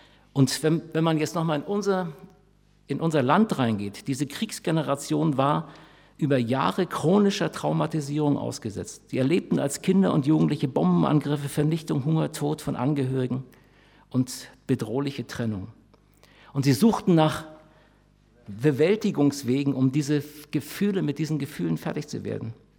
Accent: Germany; wie können wir als Deutsche mit der Schuld, die wir uns jetzt im Grunde doppelt aufgeladen haben, einmal im Dritten Reich und jetzt wieder

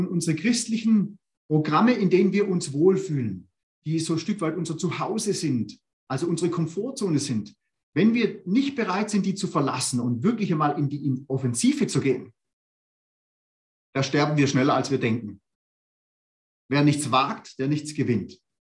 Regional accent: Germany; Und ich habe als typischer Deutscher manchmal gesagt

